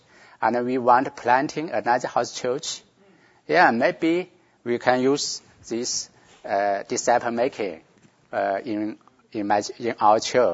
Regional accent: Guangzhou, Guangdong, China; English is a second language; moved away; I came from China, in Canton, Guangzhou. Yeah, when I was in Guangzhou, and there's a missionary from America

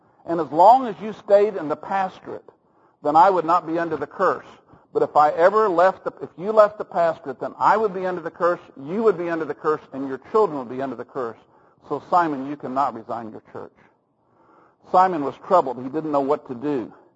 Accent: Oklahoma City, Oklahoma, United States; I'm from Oklahoma City, and he's from Kenya, and we've met in Amsterdam

